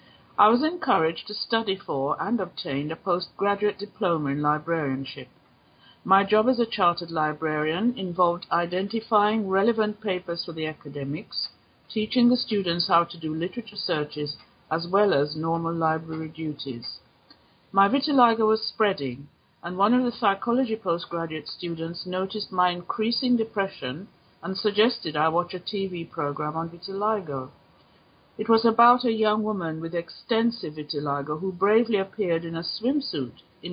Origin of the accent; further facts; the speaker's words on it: Jamaica; now in London, United Kingdom; Growing up in Jamaica, I was fortunate to have a loving family